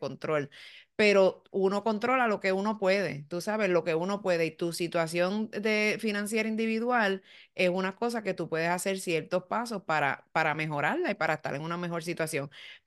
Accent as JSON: {"language": "Spanish", "country": "Puerto Rico", "moved": "yes", "lives_now": "Florida, United States", "said": "cuando yo me mudé aquí, yo vine de Puerto Rico, que yo lo que hacía eran 16 mil pesos, a la Florida"}